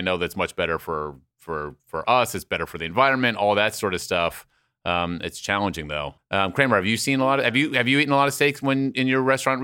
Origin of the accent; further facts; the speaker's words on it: Washington, District of Columbia, United States; I didn't grow up with Bojangles. I grew up with Popeyes in Washington, D.C.